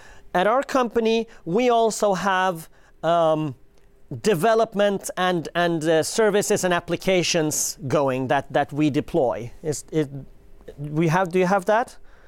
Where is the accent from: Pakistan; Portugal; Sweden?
Sweden; I'm from Sweden.